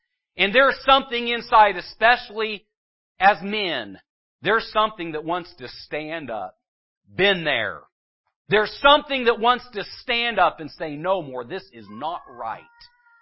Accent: United States; I'm not a Mexican citizen. I'm not an African citizen from an African country. I'm an American

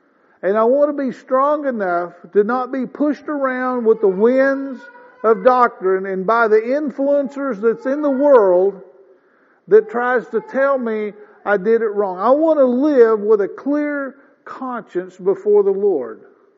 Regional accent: Missouri, United States; they found out that I came from Missouri, and because I wouldn't just immediately do exactly what they said on something, they called me a hard-headed Missourian.

